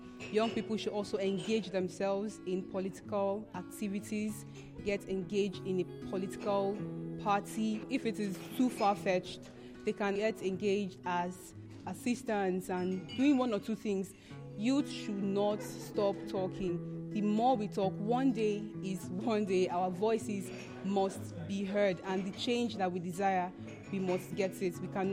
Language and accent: English; Imo, Nigeria; and I am from Imo State.